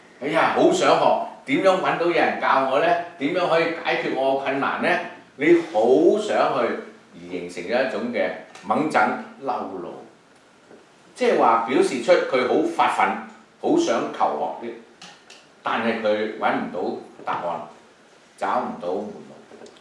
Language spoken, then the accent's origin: Cantonese; China; 我哋中國人講，鐘小敲小鳴，大敲大鳴，唔會不敲自鳴。